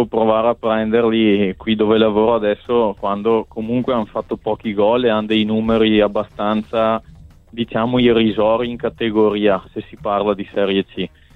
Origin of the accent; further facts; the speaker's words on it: Vicenza, Veneto, Italy; Io comunque sono vicentino, essendo vicentino sono tifoso del Vicenza, come gran parte degli abitanti di Vicenza e provincia.